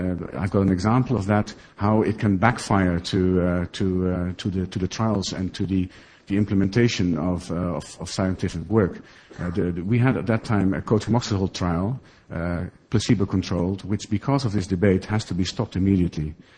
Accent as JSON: {"language": "English", "country": "Netherlands", "also_born_or_lived": "Malawi", "second_language": "English", "said": "I'm from the Netherlands and former from Malawi."}